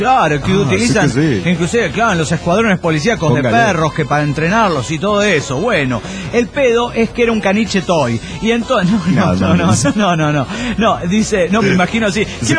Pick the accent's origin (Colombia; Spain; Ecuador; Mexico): Mexico; Aguascalientes; se llama Aguascalientes, le digo yo. Yo supuse que, como le dije el nombre del lugar, ya sabría dónde quedaba mi ciudad natal.